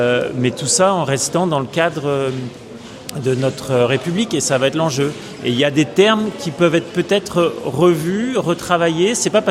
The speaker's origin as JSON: {"language": "French", "region": "Brittany", "country": "France", "said": "en tout cas moi en tant que Breton"}